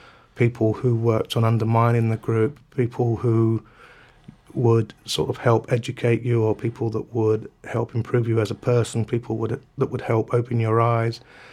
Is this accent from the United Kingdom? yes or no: yes; London, United Kingdom; Growing up in South East London with three brothers, living on a council estate